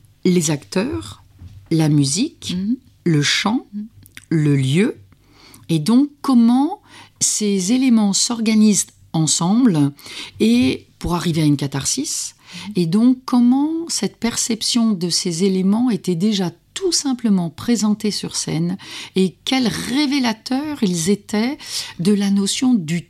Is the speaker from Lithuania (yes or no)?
no; France; je suis française, donc avec une ancestralité grecque